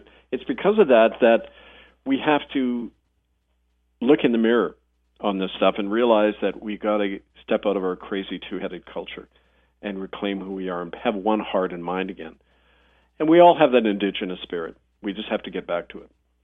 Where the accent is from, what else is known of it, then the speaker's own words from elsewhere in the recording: Winnipeg, Manitoba, Canada; growing up in Winnipeg around some of my relatives who I didn't know were relatives at the time. They were Métis and Ojibwe people.